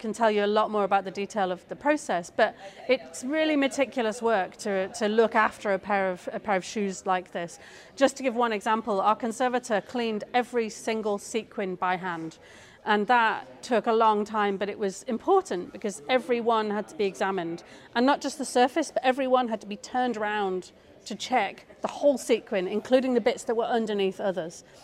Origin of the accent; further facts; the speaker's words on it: United Kingdom; I'm still learning baseball, to be honest, being a Brit.